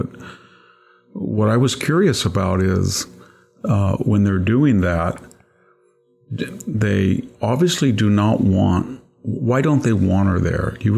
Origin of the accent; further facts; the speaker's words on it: United States; So, it's very sad as an American to say that Airbus is pulling ahead of Boeing